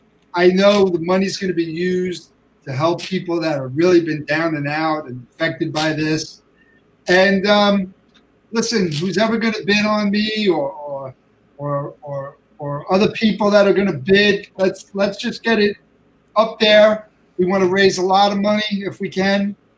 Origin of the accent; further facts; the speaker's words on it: Bronx, New York, United States; Growing up in the Bronx, Italians everywhere.